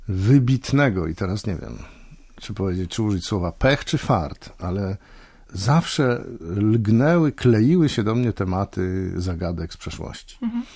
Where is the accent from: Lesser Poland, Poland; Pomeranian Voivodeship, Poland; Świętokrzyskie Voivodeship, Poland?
Świętokrzyskie Voivodeship, Poland; My pochodzimy spod Gór Świętokrzyskich